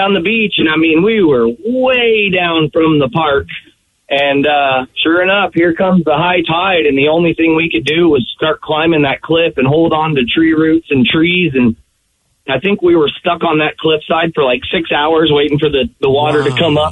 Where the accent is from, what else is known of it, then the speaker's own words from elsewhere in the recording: Tacoma, Washington, United States; So, growing up in Tacoma, we'd go down to Point Defiance, and we'd walk down on the beach.